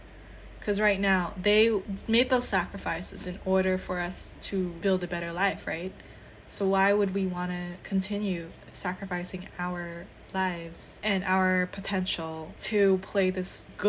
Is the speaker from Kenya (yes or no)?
no; Phnom Penh, Cambodia; English is a second language; moved away as an adult; now in United States; For context, I was, born and raised in Phnom Penh, right? So I have never lived in any other country until I moved to America for college.